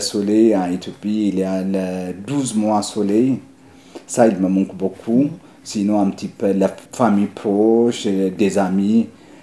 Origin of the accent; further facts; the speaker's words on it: Switzerland; pour moi, c'est la Suisse. J'ai grandi ici.